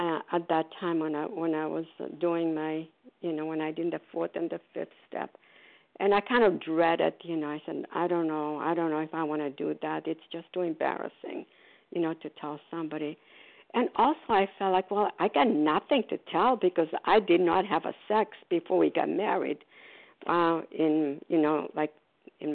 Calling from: Port Charlotte, Florida, United States; grateful, recovered, compulsive overeater, and I'm calling from Florida, Port Charles, Florida.

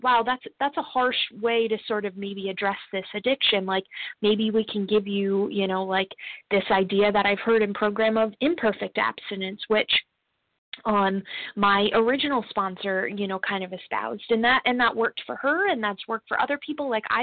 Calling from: Rhode Island, United States; I am a compulsive eater, and I'm calling from Rhode Island

